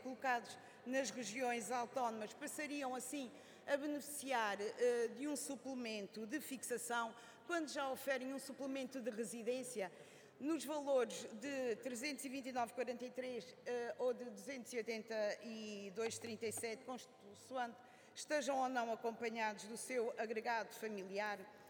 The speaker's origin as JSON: {"language": "Portuguese", "region": "Azores", "country": "Portugal", "said": "eu sou açoriana."}